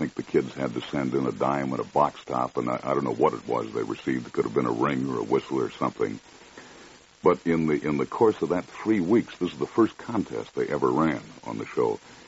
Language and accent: English; Kenosha, Wisconsin, United States; Well, actually, I did some amateur work in Kenosha, Wisconsin, which was my hometown back in my high school days.